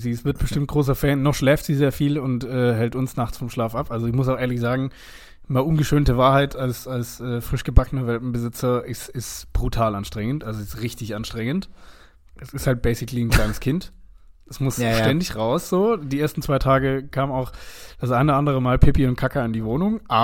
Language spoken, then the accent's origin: German; Baden-Württemberg, Germany; komme ich aus dem Schwäbischen